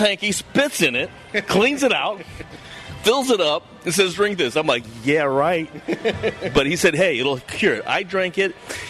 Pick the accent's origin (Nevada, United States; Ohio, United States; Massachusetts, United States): Ohio, United States; Uniontown; also born or lived in Akron; I'm from Akron, Ohio. I'm from Uniontown, Ohio, as I read. It's all Amish and Mennonite.